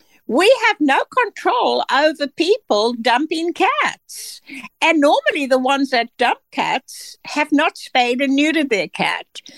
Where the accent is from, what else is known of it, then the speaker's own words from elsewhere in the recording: South Africa; And I'm from South Africa and, of course, knew all about the African wild cat.